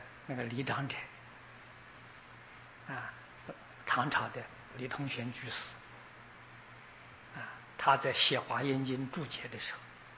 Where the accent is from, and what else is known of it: China